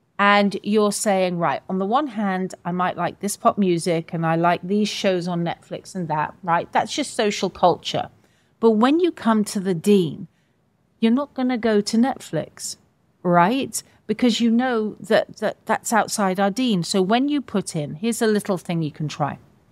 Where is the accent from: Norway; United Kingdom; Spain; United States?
United Kingdom; And when I say our, I say all of us as British people, right?